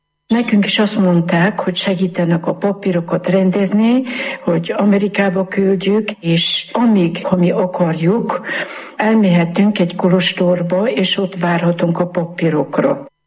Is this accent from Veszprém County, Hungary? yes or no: yes; Magyarpolány, Veszprém County, Hungary; born there; Magyar Polányba születtem 1938-ban. Hatan vagyunk testvérek